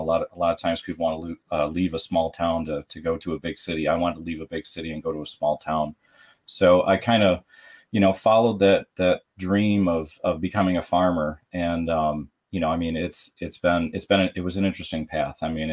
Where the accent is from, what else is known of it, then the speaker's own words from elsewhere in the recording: Las Vegas, Nevada, United States; now in New York, United States; I grew up out West. I grew up in Las Vegas, but, I was born here in New York, moved out there at a very young age.